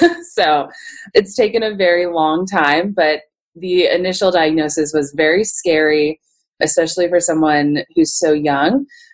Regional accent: Pennsylvania, United States; So we, growing up in Pennsylvania, it was, you know, the summers would be very hot, the winters were very dry

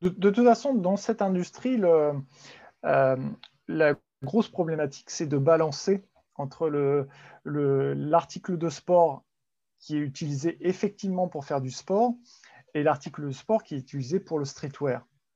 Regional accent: Meaux, Île-de-France, France; moved away as an adult; also born or lived in Paris; now in United States; Région parisienne, je suis né à Meaux, dans le 77, en Seine-et-Marne. J'ai passé une grosse partie de mon enfance là-bas. Et puis Paris, presque une quinzaine d'années, jusqu'à 2008

